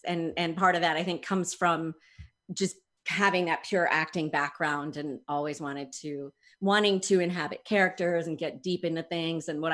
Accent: New Jersey, United States; also born or lived in Texas / Connecticut; I guess I grew up in New Jersey. I was born in Texas, but somehow went from there to Connecticut and then mostly Jersey from third grade till I was done.

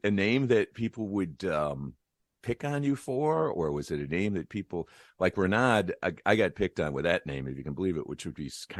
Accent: Detroit, Michigan, United States; now in Los Angeles, United States; I'm in LA right now, but I'm originally from Detroit, so I'm kind of a sister city to Windsor.

